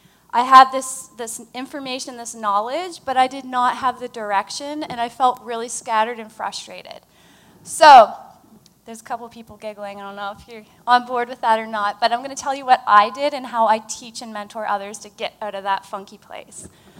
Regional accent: Halifax, Nova Scotia, Canada; I'm from Halifax

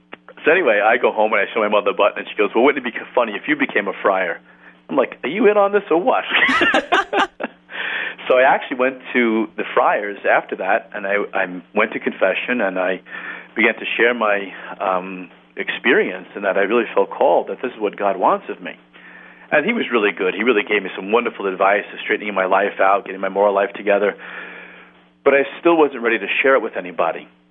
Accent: New York, United States; Now, where I grew up in New York, and you know this, there's no habited sisters.

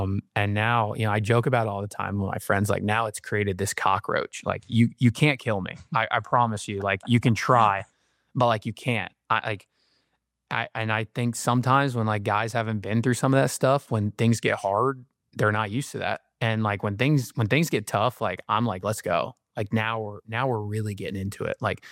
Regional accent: Florida, United States; obviously growing up in Florida, everybody's a Florida fan.

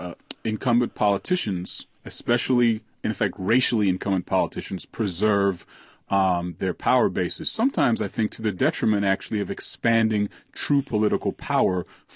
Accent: Brooklyn, New York, United States; how many black and Hispanic folks are in Harlem or in Bed-Stuy, to talk about my hometown

